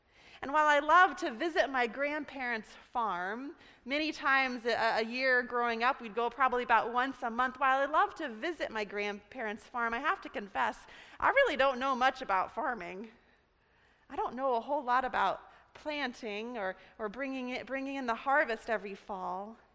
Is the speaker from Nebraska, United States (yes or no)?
yes; Nebraska, United States; Well, I grew up in Nebraska, and a fair warning, you're going to hear a few number of Nebraska stories since I'm from the great Cornhusker State.